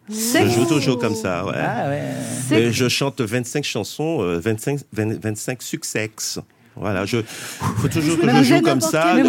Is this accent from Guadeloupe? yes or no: yes; Guadeloupe; Je suis guadeloupéen et quand j'ai débuté en 1974